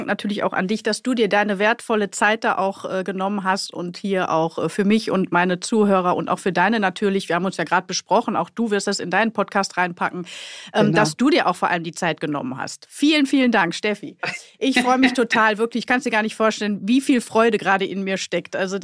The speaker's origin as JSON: {"language": "German", "country": "Germany", "said": "Und ich bin Kind des Westens"}